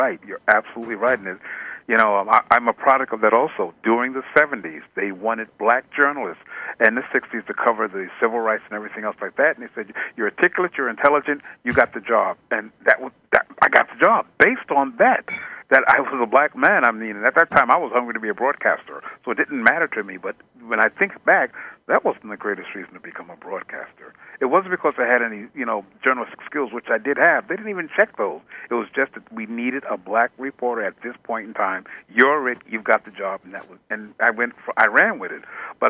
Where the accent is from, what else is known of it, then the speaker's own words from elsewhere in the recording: United States; I'm an American, period.